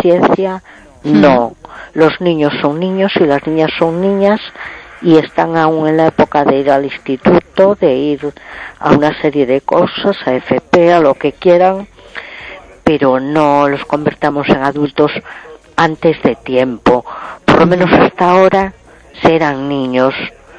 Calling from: A Coruña, Galicia, Spain; de Coruña.

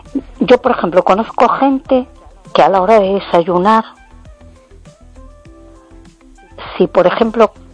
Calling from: A Coruña, Galicia, Spain; de Coruña.

